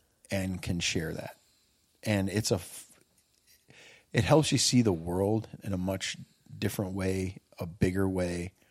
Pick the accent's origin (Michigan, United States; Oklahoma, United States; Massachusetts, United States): Michigan, United States; I was born here. So I'm, you know, born and raised in Michigan, very much a Midwesterner in my thinking.